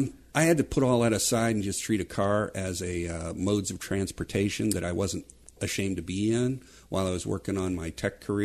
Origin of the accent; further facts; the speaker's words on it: St. Louis, Missouri, United States; I grew up outside of St. Louis in Missouri. We called them paved cow paths.